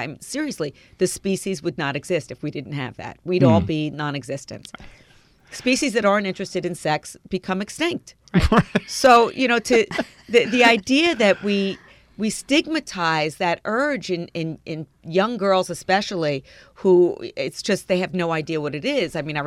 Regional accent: Mount Vernon, New York, United States; Where I grew up in Mount Vernon, New York, my older sister took me to Planned Parenthood.

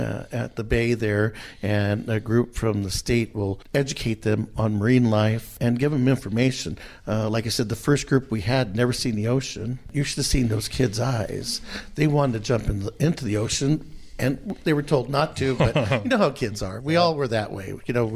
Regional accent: Gonzales, California, United States; I grew up in Gonzales, California, which is in the Salinas Valley, and it's an ag community.

